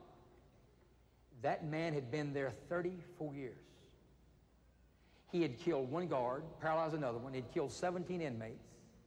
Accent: South Carolina, United States; I was brought up in South Carolina where I learned to hate black people.

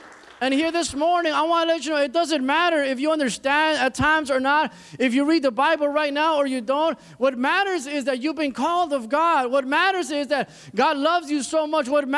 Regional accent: Chicago, Illinois, United States; And we were in Chicago. Well, I grew up in Chicago.

